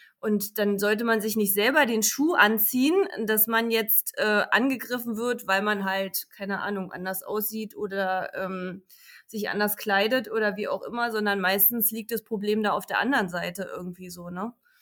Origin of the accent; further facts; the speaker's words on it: Kyritz, Brandenburg, Germany; Also ich war ja ursprünglich, bin ich ja aus Küritz an der Knatter